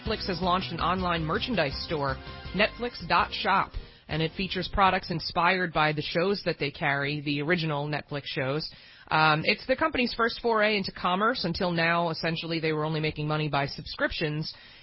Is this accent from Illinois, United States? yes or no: no; New Jersey, United States; when I was in public school, when I was a kid growing up in Jersey